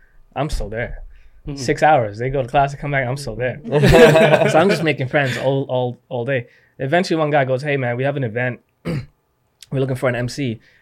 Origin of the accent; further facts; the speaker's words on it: Qatar; No, because I grew up overseas. I grew up in Qatar.